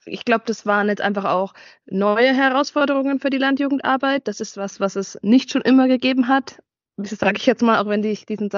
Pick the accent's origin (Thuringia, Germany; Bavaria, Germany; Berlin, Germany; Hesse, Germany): Bavaria, Germany; ich komme aus Oberfranken, also wir gehören zur Bayerischen Jungbauernschaft